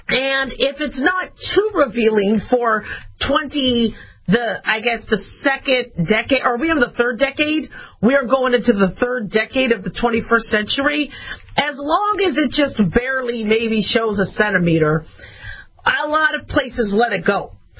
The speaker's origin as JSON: {"language": "English", "town": "Phoenix", "region": "Arizona", "country": "United States", "tie": "born or raised there"}